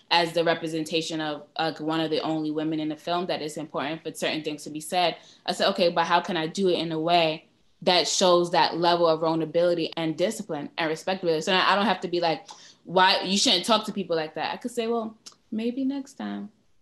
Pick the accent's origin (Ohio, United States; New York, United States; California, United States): New York, United States; Brooklyn; And I'm from Brooklyn, so I got a little, you know, I'm respectful.